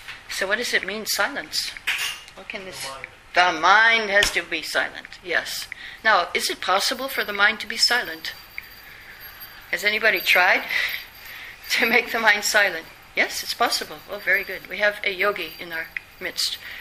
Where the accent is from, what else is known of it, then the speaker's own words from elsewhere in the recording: Vrindavan, Uttar Pradesh, India; from Vrindavan. See, because I come from Vrindavan.